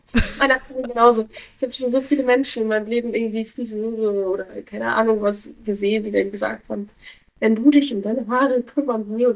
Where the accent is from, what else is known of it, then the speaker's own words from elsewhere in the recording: Hamburg, Germany; also born or lived in Berlin / Cologne; Allererstes ausverkauft meine Heimat.